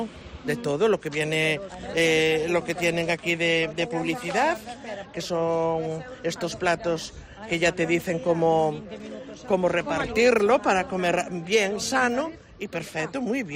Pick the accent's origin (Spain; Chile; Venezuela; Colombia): Spain; Galicia; Lo que no hay en Galicia, porque yo soy de Galicia